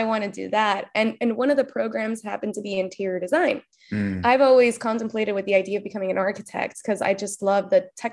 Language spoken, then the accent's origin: English; Cuba; I'm very, very, very Cuban. I was born in Cuba. My family like only speaks Spanish for the most part.